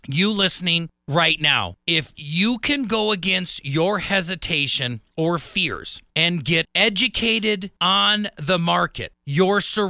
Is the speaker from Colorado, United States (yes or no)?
no; Wisconsin, United States; We grew up in Wisconsin together